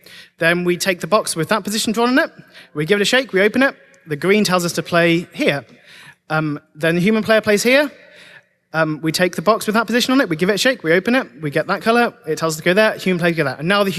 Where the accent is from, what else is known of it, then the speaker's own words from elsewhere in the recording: London, United Kingdom; I am from London.